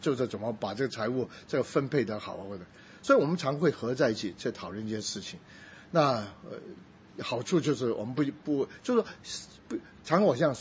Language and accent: Chinese; Shunde, Guangdong, China; now in United States; 我们广东人又顺德，很讲究吃。